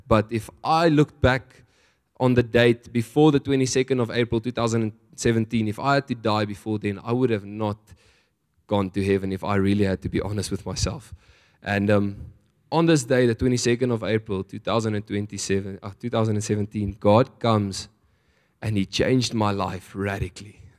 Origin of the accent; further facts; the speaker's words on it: Winterton, KwaZulu-Natal, South Africa; my hometown, Winterton, in the Drakensberg Mountains. And if for those of you who don't know, it's an extremely religious town. Like, very small town.